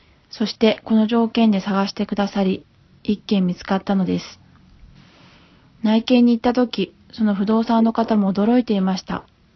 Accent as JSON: {"language": "Japanese", "region": "Kyushu", "country": "Japan", "tie": "born or raised there", "moved": "as an adult", "lives_now": "Tokyo, Japan", "said": "私たち家族は東京に来て7年になります。九州で生まれ育ち、九州から出たことのない私にとって、東京に住むということは全く想像のつかないことでした。"}